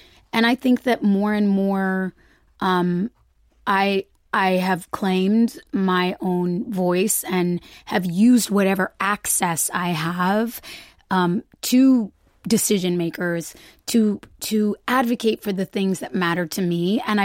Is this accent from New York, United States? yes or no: no; California, United States; I grew up in California